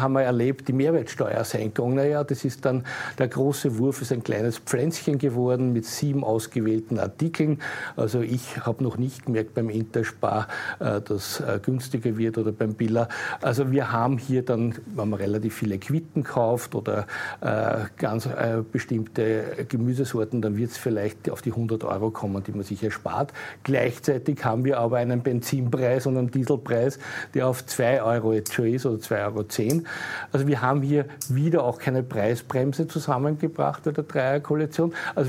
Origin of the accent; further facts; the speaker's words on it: Austria; Ich glaube nicht, dass wir als Österreicher mit 9 Millionen Menschen, und wenn wir noch so viel CO2-Steuern zahlen, das weltweite Klima ändern werden.